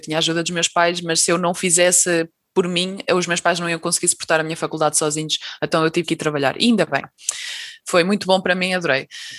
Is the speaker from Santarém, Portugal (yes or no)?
no; Águeda, Aveiro, Portugal; eu sou de Águeda, né? E também não é... Ou seja, toda a gente sabe, né? Toda a gente que me segue sabe que eu sou de Águeda.